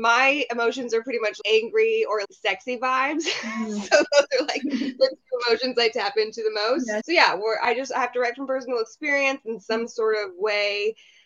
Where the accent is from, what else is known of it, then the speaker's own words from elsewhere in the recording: Oregon, United States; I'm from Oregon and I was in Portland, floating around the music scene.